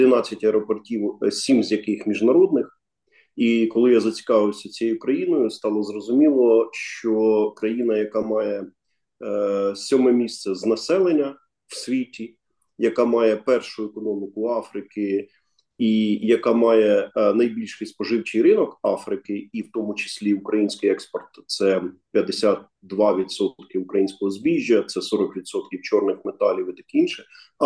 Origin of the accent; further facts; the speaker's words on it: Kropyvnytskyi, Kirovohrad Oblast, Ukraine; в моєму рідному місті в Кропивницькому